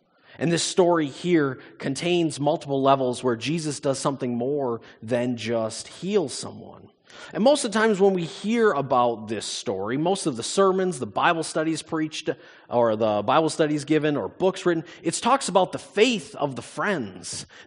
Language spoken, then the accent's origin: English; United States; moved away as an adult; now in Canada; I'm originally from the States, and this was my first foray into Canada and into Canadian culture